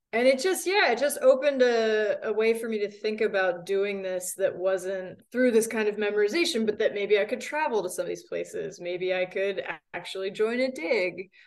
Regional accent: Pennsylvania, United States; I grew up outside of Philly. I went to a public high school, and I had this Latin teacher who started interspersing maps of ancient Rome

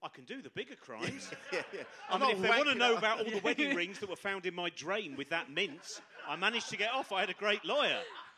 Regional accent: Chorleywood, East of England, United Kingdom; And there was a boy where I grew up in Chorley Wood

